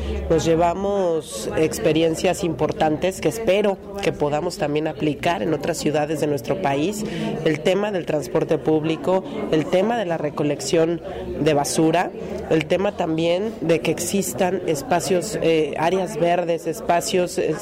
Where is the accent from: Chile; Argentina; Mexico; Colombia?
Mexico; Mexico City; Eu vengo da Ciudad de México.